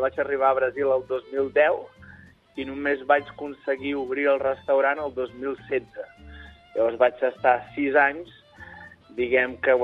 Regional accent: Cambrils, Catalonia, Spain; Bueno, jo sóc fill de Cambrils, no?

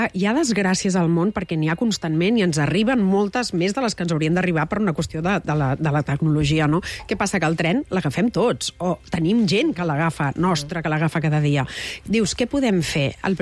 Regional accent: Catalonia, Spain; Jo també sóc del Maresme com ell, i també hi ha busos que anaven amb retard

